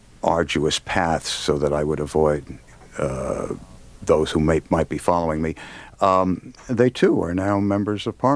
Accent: New York, United States; I grew up in New York.

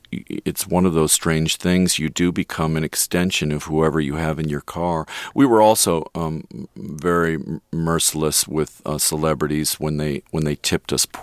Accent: Beverly Hills, California, United States; I grew up in Beverly Hills from the age of around 8 years old, and I was constantly exposed to the children of famous or wealthy people. When I was a boy, I lived down the street from movie stars.

